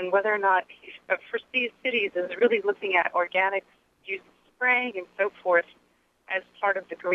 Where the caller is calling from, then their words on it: Plano, Texas, United States; Oh, hi. I'm calling from Plano.